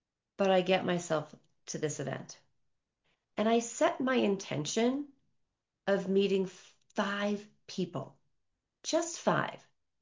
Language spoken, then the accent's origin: English; East Coast, United States; moved away as an adult; now in Reno, United States; I am an East Coast girl. I grew up on the East Coast. I never lived past the Mississippi.